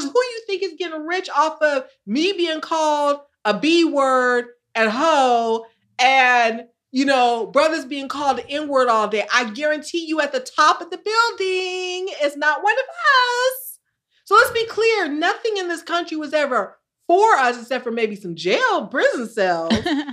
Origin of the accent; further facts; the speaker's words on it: Hermosa Beach, California, United States; I grew up in Hermosa Beach. Yeah, that's my parents' why. I grew up in Hermosa Beach.